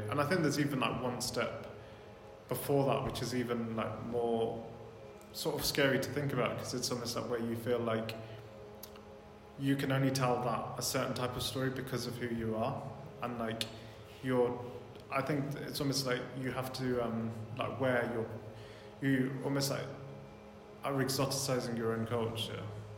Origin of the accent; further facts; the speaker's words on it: Littlemore, South East England, United Kingdom; because I grew up in Littlemore and like felt like I was apart.